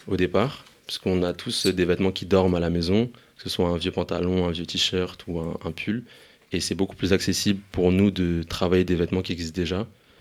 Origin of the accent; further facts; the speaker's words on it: Paris, Île-de-France, France; Genre, moi, je sais que j'ai grandi à Paris, que je vis toujours à Paris.